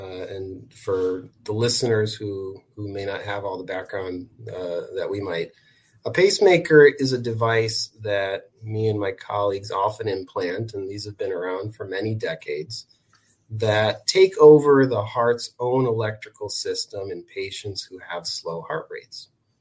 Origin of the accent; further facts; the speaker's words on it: Detroit, Michigan, United States; also born or lived in Chicago; So my background, I grew up in Michigan. I grew up on the east side in the suburbs of Detroit.